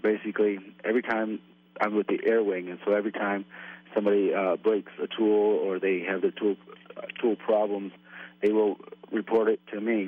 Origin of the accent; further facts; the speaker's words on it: Greenville, Michigan, United States; I am from Greenville, Michigan. Yes, sir.